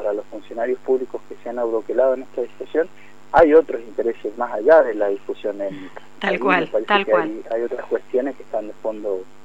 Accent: Malargüe, Mendoza, Argentina; yo soy de Malargüe

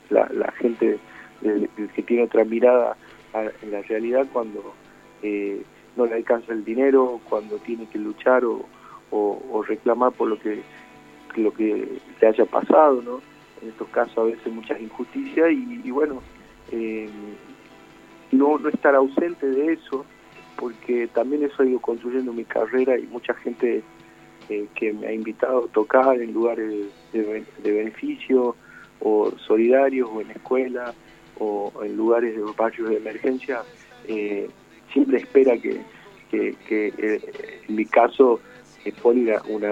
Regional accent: Jujuy, Argentina; contar un poco lo que es mi tierra, mi provincia, su diversidad cultural, su música

